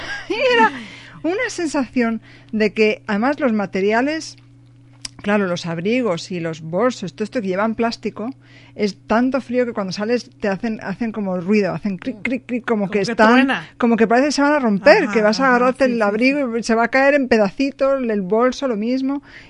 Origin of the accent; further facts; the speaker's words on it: Madrid, Community of Madrid, Spain; Yo de donde vengo, de Madrid, en España, le llaman el veranillo de San Miguel